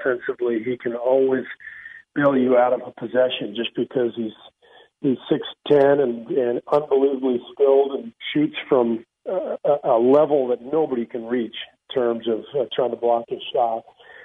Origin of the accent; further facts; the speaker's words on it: England, United Kingdom; born there; That's why I was born in England myself.